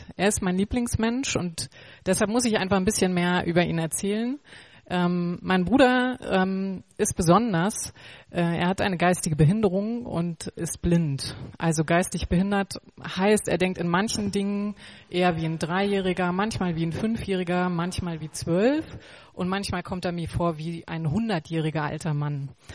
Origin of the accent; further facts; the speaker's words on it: Greifswald, Mecklenburg-Vorpommern, Germany; Ich bin 36 Jahre, bin in Greifswald geboren und auch zur Schule gegangen.